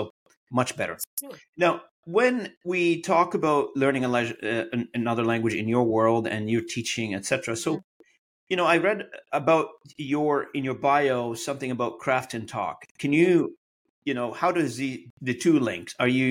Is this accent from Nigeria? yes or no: no; Beirut, Beirut Governorate, Lebanon; moved away as an adult; Ibtissam and I come from, both of us from Lebanon by background. And I grew up in Beirut personally, and I left a long time ago when I was a young man. And so I never been back.